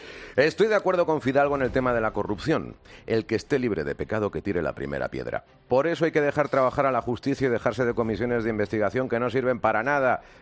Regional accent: Coria del Río, Andalusia, Spain; soy de Coria del Río.

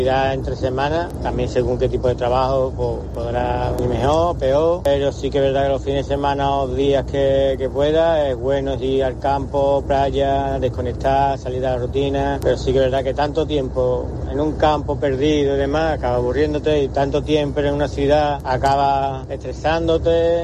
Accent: Seville, Andalusia, Spain; de Sevilla.

